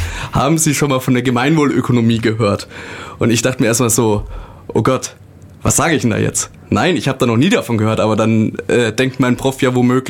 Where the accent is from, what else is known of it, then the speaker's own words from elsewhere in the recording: Ulm, Baden-Württemberg, Germany; Ich komme aus Ulm, wobei ich zwischenzeitlich nach Bielefingen, ein kleines Dorf bei Laubheim, gezogen bin. Aber in meinem Herzen bin ich immer Ulmer geblieben. Habe hier die Realschule besucht, das Gymnasium.